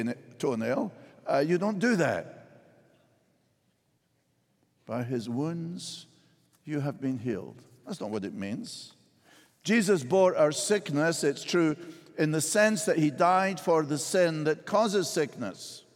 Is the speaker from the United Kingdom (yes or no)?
yes; Scotland, United Kingdom; Well, I'm Scottish